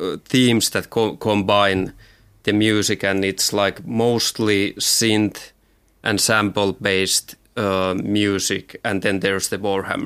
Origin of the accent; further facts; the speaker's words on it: Finland; English is a second language; I'm from Finland and I play in a band called